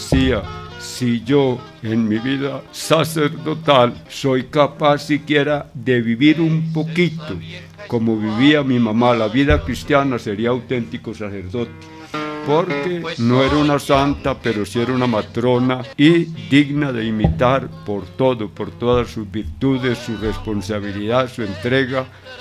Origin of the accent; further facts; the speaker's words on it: Don Matías, Antioquia, Colombia; also born or lived in Urrao; Nosotros, la mayoría de mis hermanos, nacimos en Urrao, pero precisamente por esa violencia que hubo por allá en los años 50, ya la familia tuvo que venirse a Don Matías, de donde es la familia paterna, y prácticamente el hogar lo vine a conocer fue en Don Matías